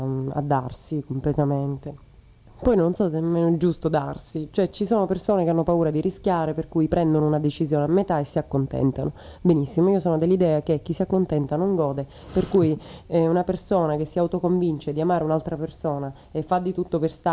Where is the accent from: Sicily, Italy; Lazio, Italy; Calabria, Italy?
Sicily, Italy; essendo siciliana con le mie influenze, chiaramente noi italiani non abbiamo una cultura blues